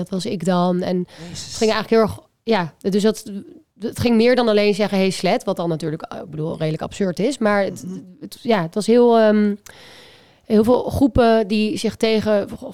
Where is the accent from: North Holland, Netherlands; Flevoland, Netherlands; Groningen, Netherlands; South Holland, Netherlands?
North Holland, Netherlands; Amsterdam; En ik was 21 en toen dacht ik moet terug naar Amsterdam, waar ik vandaan kom.